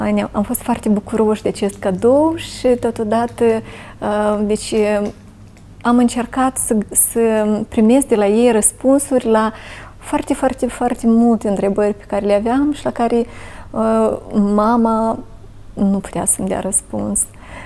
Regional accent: Cahul, Cahul District, Moldova; eu sunt de la Cahul, suntem mai aproape de părinții mei

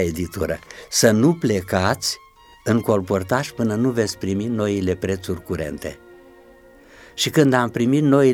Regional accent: Curtișoara, Olt County, Romania; știa că sunt de la Curtișoara, 6 kilometri

